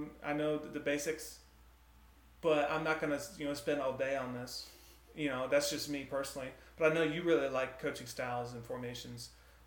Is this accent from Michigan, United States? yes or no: yes; Michigan, United States; I am from Michigan originally, so I'm a big University of Michigan fan.